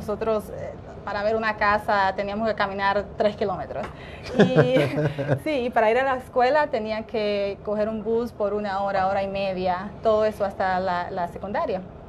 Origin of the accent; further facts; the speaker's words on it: Dominican Republic; moved away as an adult; now in United States; Yo nací en la República Dominicana, llegué aquí cuando tenía 19 años. Crecí con tres hermanas, todas muy cercanas.